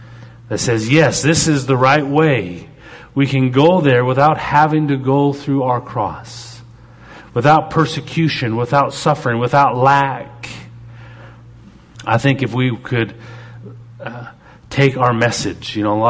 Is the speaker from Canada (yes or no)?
yes; Canada; I'm Canadian